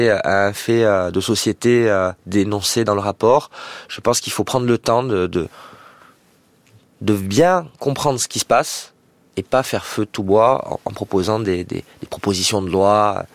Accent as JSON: {"language": "French", "region": "Corsica", "country": "France", "said": "même si c'est pas forcément chez moi en Corse que ça se passe."}